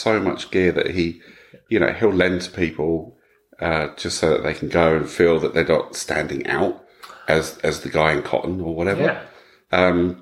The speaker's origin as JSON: {"language": "English", "region": "England", "country": "United Kingdom", "tie": "born or raised there", "said": "I grew up in England"}